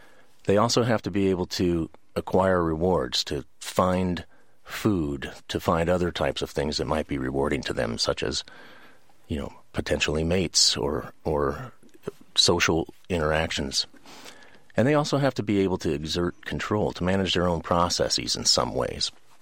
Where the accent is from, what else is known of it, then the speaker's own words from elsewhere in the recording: California, United States; a community that I grew up in the East Bay.